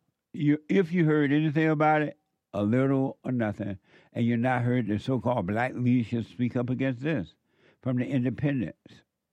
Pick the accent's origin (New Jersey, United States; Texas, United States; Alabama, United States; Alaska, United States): Alabama, United States; when I was growing up in Alabama, Atlanta was like 2 hours away, I believe, from where I lived.